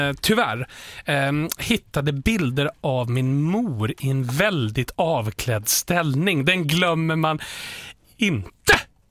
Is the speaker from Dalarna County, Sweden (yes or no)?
yes; Djura, Dalarna County, Sweden; Eftersom både du och jag är ju från Djura.